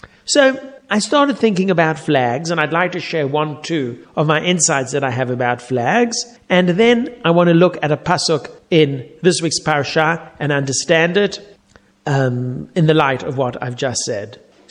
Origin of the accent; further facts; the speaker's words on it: South Africa; perhaps it is from growing up in South Africa